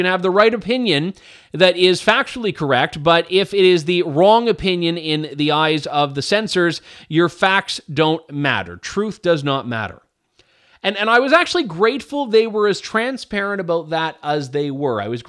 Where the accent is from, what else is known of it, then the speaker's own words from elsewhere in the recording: Canada; I am a Canadian